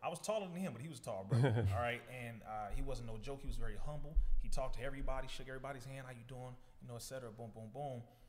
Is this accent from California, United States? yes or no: yes; Compton, California, United States; So I'm the youngest of 10 children, 5 boys, 5 girls. And growing up in Compton, we went to Muhammad Mosque number 54.